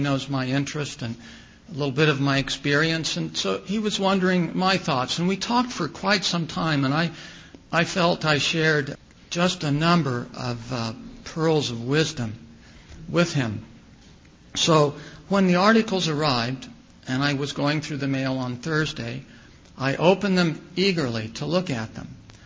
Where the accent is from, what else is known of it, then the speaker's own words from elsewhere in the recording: Asheville, North Carolina, United States; When I was growing up in the Asheville, North Carolina, Seventh-day Adventist Church